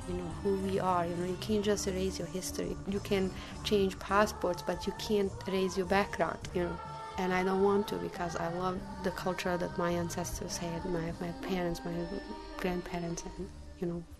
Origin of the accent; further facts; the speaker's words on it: Bosnia & Herzegovina; moved away; I am from Bosnia. I learned my first steps at fifth grade, and then I continued after the high school.